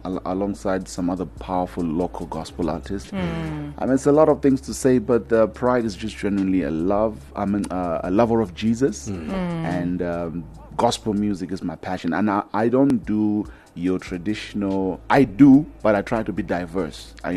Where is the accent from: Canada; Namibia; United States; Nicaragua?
Namibia; also born or lived in Zimbabwe; I was born in Zim, raised in Namibia.